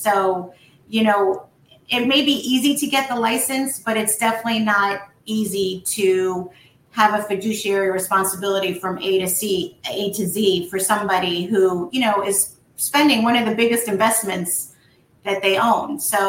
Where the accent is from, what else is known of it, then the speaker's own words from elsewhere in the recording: Miami, Florida, United States; also born or lived in New York; I actually was born in New York, but lived there till I was 5. I grew up in Miami.